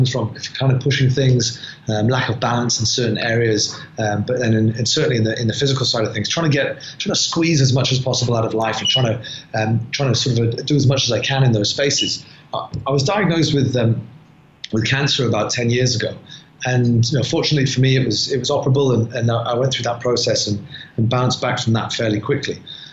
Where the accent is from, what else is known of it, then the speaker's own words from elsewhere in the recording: Wales, United Kingdom; now in Dubai, United Arab Emirates; A background being Welsh, rugby was obviously a big part of me growing up.